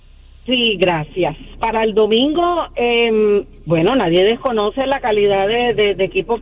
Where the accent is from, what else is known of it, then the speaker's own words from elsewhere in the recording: Colombia; como buena colombiana, pues claro, le doy a Colombia